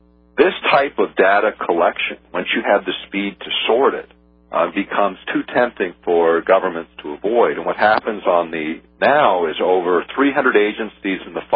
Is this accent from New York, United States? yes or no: no; Alaska, United States; as a kid growing up in Alaska, in the 1960s